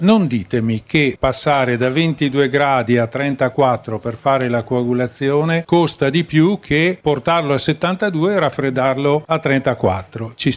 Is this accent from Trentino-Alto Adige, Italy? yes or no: yes; Trentino-Alto Adige, Italy; Io vengo dal Trentino.